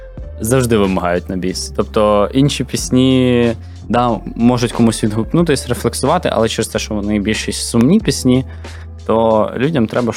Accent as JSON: {"language": "Ukrainian", "town": "Berdychiv", "region": "Zhytomyr Oblast", "country": "Ukraine", "tie": "born or raised there", "said": "Тобто в Бердичеві переважна кількість людей розмовляє українською. Ну, і в мене був суржик. Я намагався адаптуватися."}